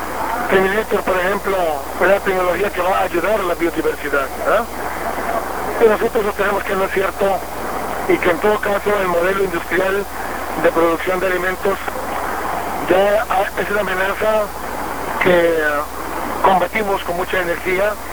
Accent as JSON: {"language": "Spanish", "country": "Costa Rica", "said": "yo soy de Costa Rica."}